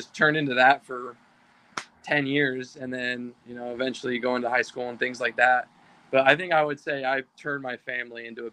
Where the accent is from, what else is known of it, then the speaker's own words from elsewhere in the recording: Arizona, United States; I don't really have a whole lot of going to spring training games growing up in Arizona.